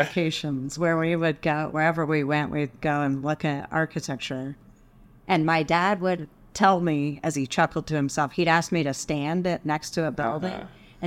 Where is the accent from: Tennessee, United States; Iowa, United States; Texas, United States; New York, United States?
Texas, United States; Dallas; I grew up in Dallas. It was a struggle, actually, for me. I didn't quite feel like I fit in the culture of Dallas in the 80s.